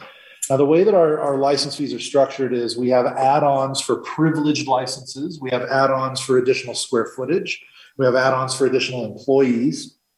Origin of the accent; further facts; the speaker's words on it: California, United States; Now, I'm a refugee from the People's Republic of California. But one of the good things about the town that I lived in there was there was just a $20 a year business registration fee